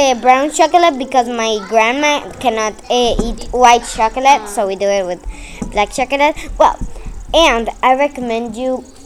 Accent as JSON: {"language": "English", "country": "Mexico", "said": "I'm from Mexico, if you don't know. And I was born in the hospital of Mexico."}